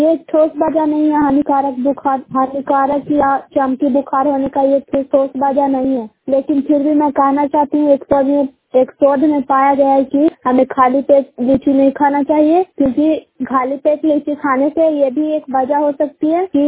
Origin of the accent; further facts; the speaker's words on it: Bihar, India; ग्राम बैरी post मकरौता डेरा नालंदा की निवासी हूँ